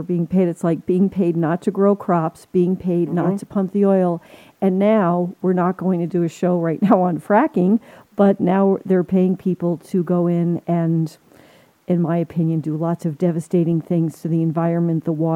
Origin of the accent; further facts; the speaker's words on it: New Jersey, United States; You know, I'm from New Jersey. I was, you know, I had a great happy childhood. I was a Shakespeare major.